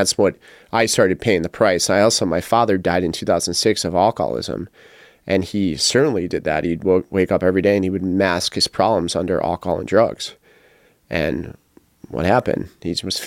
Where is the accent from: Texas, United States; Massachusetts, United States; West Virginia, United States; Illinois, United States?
Illinois, United States; Calumet City; I grew up in Calumet City in the south side of Chicago, east side, the southeast side.